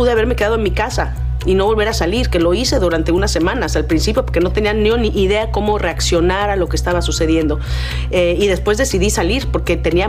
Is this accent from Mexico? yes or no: yes; Mexico; cada vez que llego a México, pues ese es mi hogar, es mi país. Es de donde soy